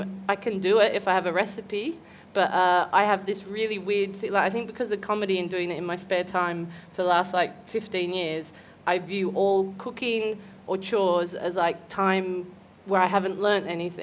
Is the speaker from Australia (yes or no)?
yes; Newcastle, New South Wales, Australia; I grew up in a town called Newcastle, just north of Sydney. It's like a beach town.